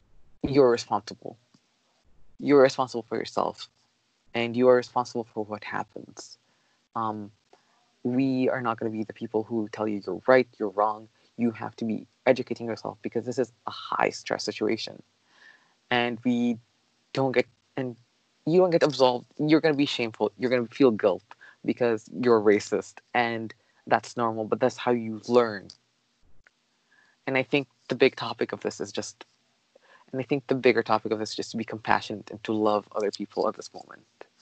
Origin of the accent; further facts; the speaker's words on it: Brooklyn, New York, United States; I think it's because I'm from Brooklyn, so obviously that's where I kind of funneling in support.